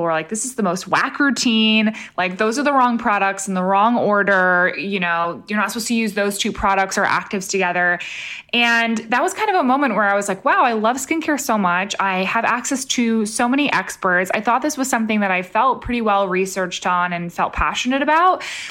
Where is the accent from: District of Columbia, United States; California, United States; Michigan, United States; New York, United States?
New York, United States; growing up in New York, you would think that a lot of my peers would also move to the city because I grew up relatively close